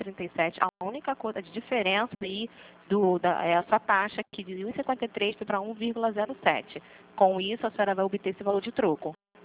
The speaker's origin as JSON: {"language": "Portuguese", "region": "Rio de Janeiro", "country": "Brazil", "said": "Não, eu sou do Rio de Janeiro."}